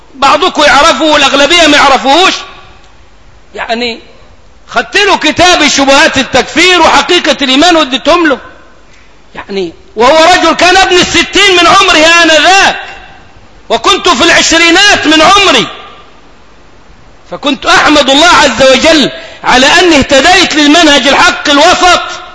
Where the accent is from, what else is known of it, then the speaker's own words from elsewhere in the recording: Egypt; ده مفتاح كلامنا كمصريين